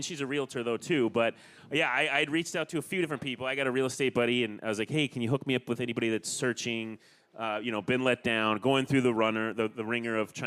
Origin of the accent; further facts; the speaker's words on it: Idaho, United States; I'm from Idaho, a really tiny town in Idaho.